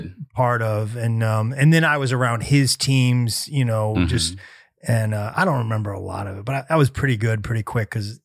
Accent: St. Louis, Missouri, United States; St. Louis.

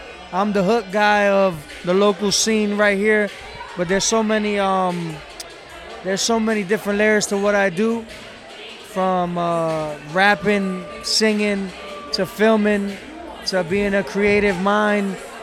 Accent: Hialeah, Florida, United States; I grew up in Hialeah, so it's more Cuban. I'm Puerto Rican

